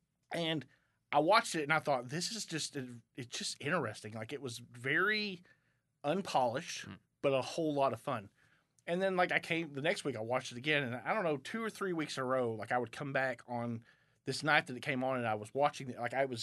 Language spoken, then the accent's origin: English; Texas, United States; And it's playing down in East Texas near my hometown, the Real East Texas Film Festival.